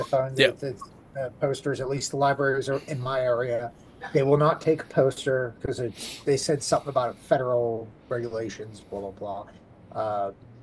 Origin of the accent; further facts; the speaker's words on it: Washington, District of Columbia, United States; Northeast Anacostia. It's I want to say 30, 40 minutes away from the White House.